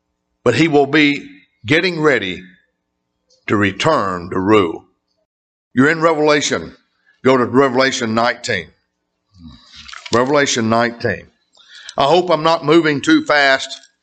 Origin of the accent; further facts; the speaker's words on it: Mississippi, United States; I come from Northeast Mississippi. I come from … country. I come from where he was born, near in Tupelo, Mississippi.